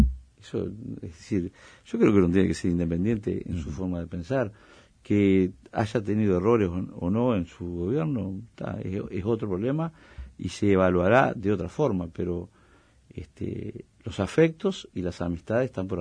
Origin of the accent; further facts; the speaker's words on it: Treinta y Tres, Uruguay; yo defiendo mi pueblo y mi región